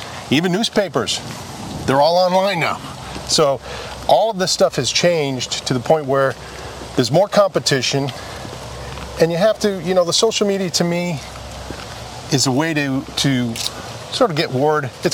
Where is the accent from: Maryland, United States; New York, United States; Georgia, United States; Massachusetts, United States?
Massachusetts, United States; Boston; And growing up in Boston, I mean, what a treat.